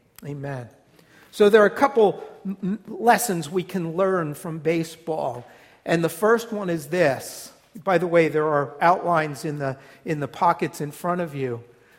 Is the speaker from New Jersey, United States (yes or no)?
yes; New Jersey, United States; accent: New Jersey; I just have to lose what's left of my New Jersey accent.